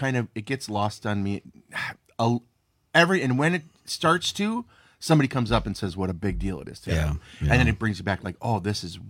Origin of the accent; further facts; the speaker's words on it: Howard, Wisconsin, United States; Well, I grew up in Howard, so I kind of knew all of those